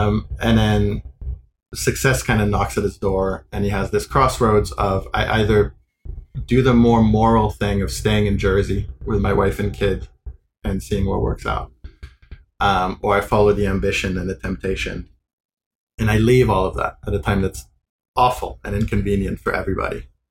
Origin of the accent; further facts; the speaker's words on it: France; oh, I'm a little sort of half Arabic kid growing up in France